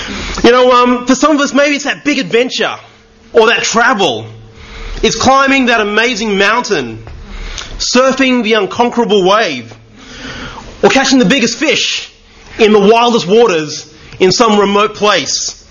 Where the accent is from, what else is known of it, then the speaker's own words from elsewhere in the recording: Brisbane, Queensland, Australia; also born or lived in Papua New Guinea; I bring you greetings from Brisbane. I guess just a bit about myself. I was born in Papua New Guinea, and I think I was probably about 15 months old when we first moved down to Brisbane.